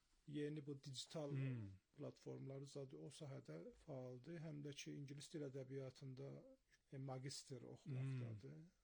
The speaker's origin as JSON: {"language": "Azerbaijani", "town": "Ardabil", "region": "Ardabil Province", "country": "Iran", "tie": "born or raised there", "said": "Amma bilirəm, 7 yaşına can orada olmuşam, ondan sonra Ərdəbildə böyümüşəm."}